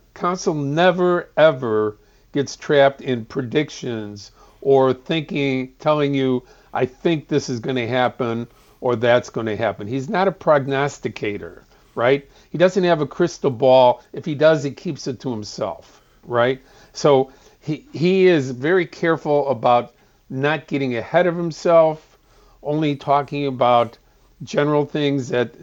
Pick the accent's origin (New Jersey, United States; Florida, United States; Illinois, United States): Illinois, United States; Chicago; We can question it all we want because we're from Chicago.